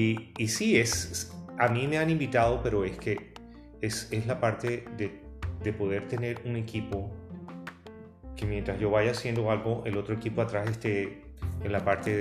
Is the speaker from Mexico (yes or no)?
no; Colombia; Como colombiano, colombiano, pero como historiador venezolano.